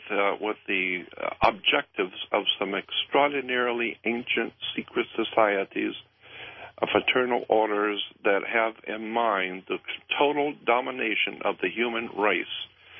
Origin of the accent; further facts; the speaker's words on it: United States; what I was doing as an American was trying to enlighten my fellow man and my fellow Americans